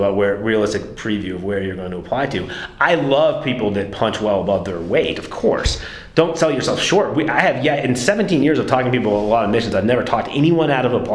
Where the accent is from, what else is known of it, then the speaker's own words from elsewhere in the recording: Alabama, United States; because I'm from Alabama.